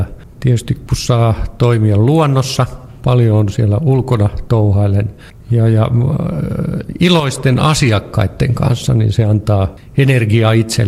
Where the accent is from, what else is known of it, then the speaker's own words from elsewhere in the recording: Vaasa, Ostrobothnia, Finland; now in Björköby, Finland; olen ihan paljasjalkainen vaasalainen, että Hietalahden poikia. Ja nykyään asun kyllä Järpyyssä, että vähän on B-kirjainta siellä paikan nimessä.